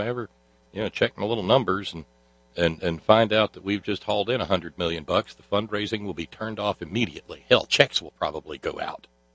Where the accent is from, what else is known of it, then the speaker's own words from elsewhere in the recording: Australia; accent: Australian; I figure Australian people probably cringe hearing my Australian accent